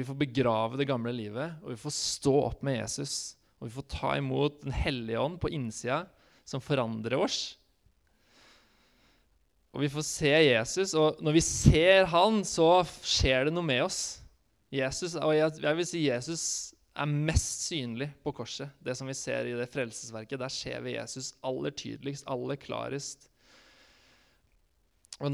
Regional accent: Skien, Vestfold og Telemark, Norway; han skal flytte til Skien da, som der jeg kommer fra

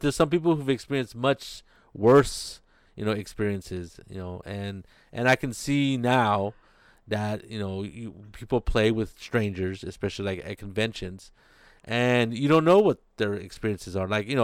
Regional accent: California, United States; Well, it's my hometown. Well, my home area. I grew up in Monterey County, and so that's where I set the loop.

